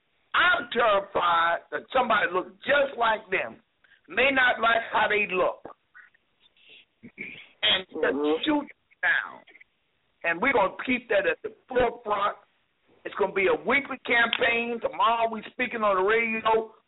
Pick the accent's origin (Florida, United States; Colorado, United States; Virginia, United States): Virginia, United States; Lynchburg; I'm from Lynchburg, Virginia